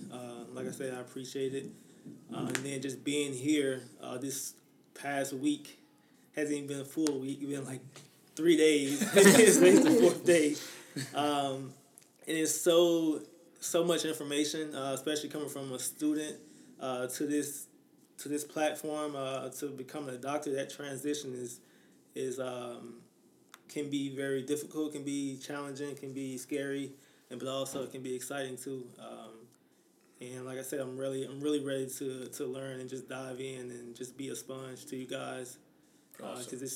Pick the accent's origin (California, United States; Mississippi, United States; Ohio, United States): Mississippi, United States; I'm from Mississippi, born and raised Mississippi.